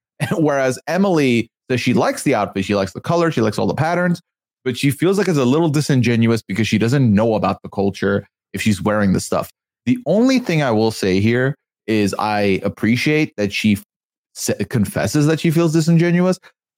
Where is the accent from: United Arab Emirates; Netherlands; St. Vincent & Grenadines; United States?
United Arab Emirates; Dubai; when I would tell people that I came from Dubai, the immediate thought was, oh, you're loaded.